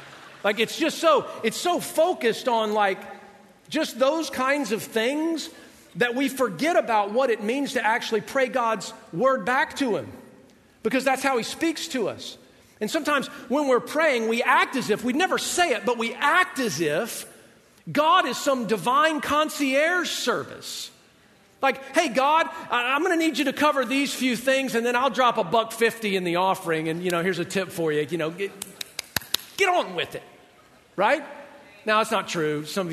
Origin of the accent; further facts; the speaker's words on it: Southern United States, United States; I'm from the South, right? Black duct tape on the side of this thing, right?